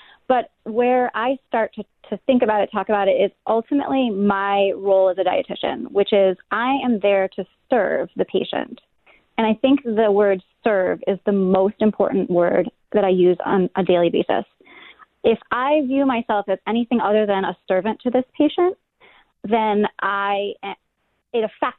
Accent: Buffalo, New York, United States; I like chicken wings. I'm from Buffalo. I watch the Bills, right?

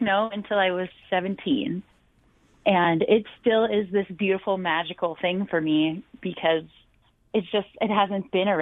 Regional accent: Miami, Florida, United States; Yeah, so I'm actually not from Minnesota at all. I'm from Miami, Florida

